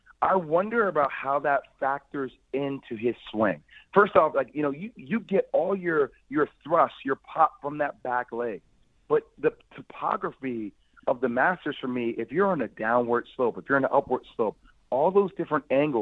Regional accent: Greenwich, Connecticut, United States; I'm already from the Northeast. I'm from Greenwich, Connecticut. Like, I know what this city is all about.

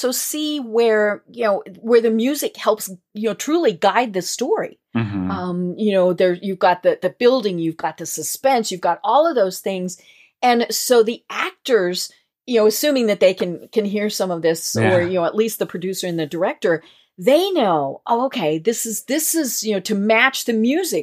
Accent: Colorado, United States; Now, granted, I am from Colorado.

